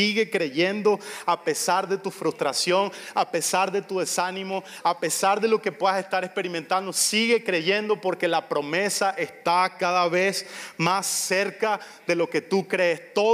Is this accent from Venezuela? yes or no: yes; Venezuela; Y como venezolanos somos así, nos gusta correr, vivimos agitados y queremos hacer todo rápido y todo eso.